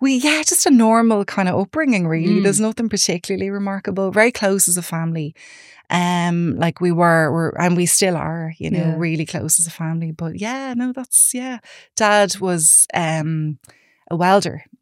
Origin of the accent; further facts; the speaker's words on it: Raheny, Leinster, Ireland; So so I'm from Raheny originally. I'm one of three.